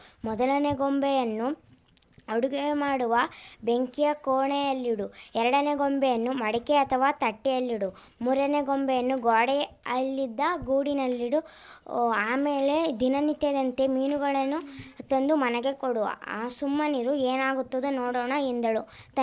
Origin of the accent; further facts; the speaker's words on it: Huliyar, Karnataka, India; ನಾನು ಹುಳಿಯಾರಿಂದ ಬಂದಿದ್ದೀನಿ.